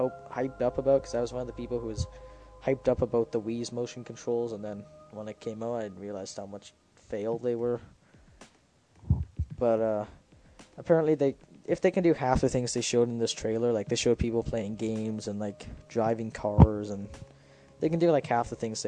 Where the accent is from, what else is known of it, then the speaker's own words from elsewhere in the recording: Canada; since we're Canadian and Netflix isn't up here for us.